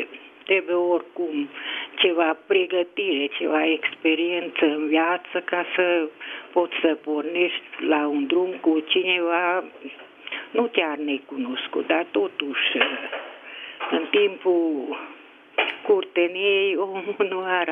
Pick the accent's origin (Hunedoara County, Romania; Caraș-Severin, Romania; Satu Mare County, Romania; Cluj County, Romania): Hunedoara County, Romania; Hunedoara; din Hunedoara.